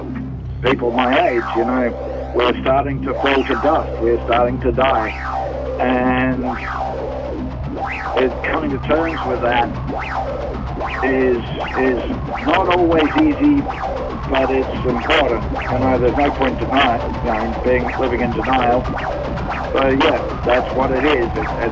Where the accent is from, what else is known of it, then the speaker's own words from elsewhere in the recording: New Zealand; I'm from New Zealand originally, Pākehā from New Zealand